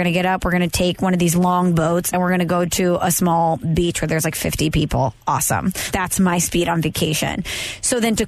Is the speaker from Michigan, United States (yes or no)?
no; St. Louis, Missouri, United States; He's like, I love the Eagles. Where are you from? I was like, St. Louis.